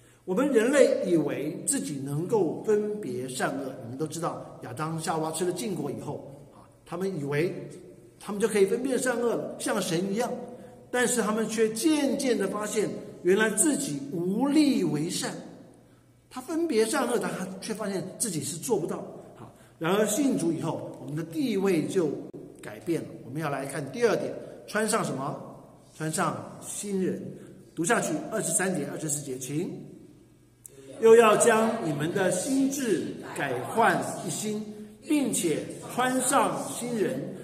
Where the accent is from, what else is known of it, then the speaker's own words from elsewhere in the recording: China; 我们中国人有一个坏习惯